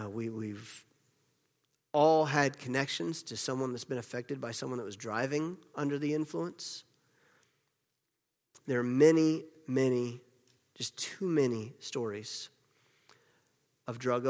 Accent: the South, United States; I come from the South.

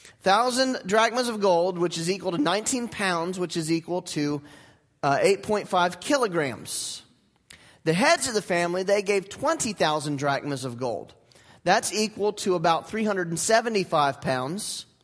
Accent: United States; Forgive me, I am American

